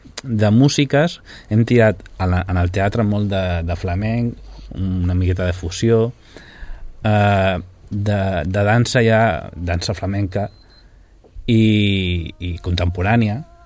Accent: Sabadell, Catalonia, Spain; now in Sant Quirze del Vallès, Spain; de Sabadell, clar, som del Vallès.

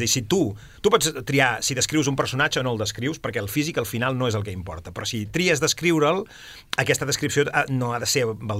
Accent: Sabadell, Catalonia, Spain; Jo soc de Sabadell i molt de Sabadell, però, vulguis que no, els que som de Sabadell sempre anem a Barcelona a fer quasi bé tot.

